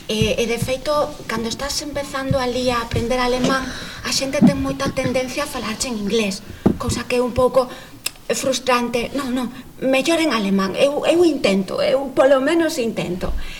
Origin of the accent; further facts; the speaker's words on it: Galicia, Spain; first language Galician; Como galego era a miña lingua, era a lingua coa que eu me identificaba